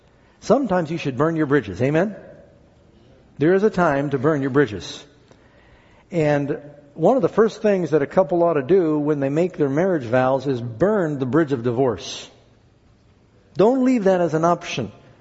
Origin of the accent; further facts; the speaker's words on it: New York City, New York, United States; because I grew up in New York City where pigeons are like dust.